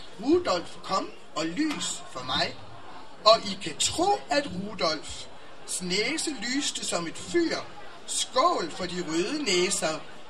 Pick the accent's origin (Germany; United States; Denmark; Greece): Denmark; first language Danish; German is a second language; Und in Dänemark, da haben wir eine Sprache. Wir reden nicht Englisch, ich bin Dänin.